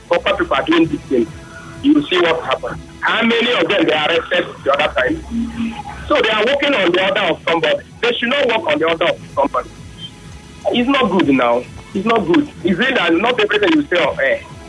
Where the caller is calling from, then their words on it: Port Harcourt, Rivers, Nigeria; I'm calling from Port Harcourt.